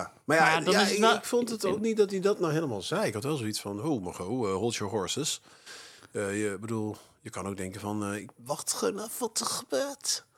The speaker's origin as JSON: {"language": "Dutch", "region": "North Brabant", "country": "Netherlands", "said": "Ik kom zelf uit Brabant."}